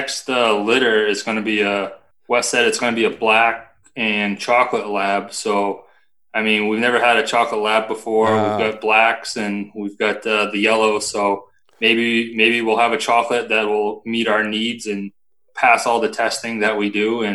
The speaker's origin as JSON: {"language": "English", "region": "New Hampshire", "country": "United States", "tie": "born or raised there", "said": "I grew up in Lakes region, right next to Lake Winnipesaukee."}